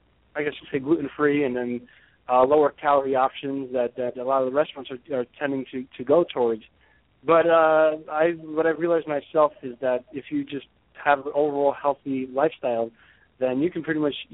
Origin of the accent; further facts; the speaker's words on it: New York, United States; I grew up in New York eating food that wasn't organic or all natural, and I grew up pretty healthy.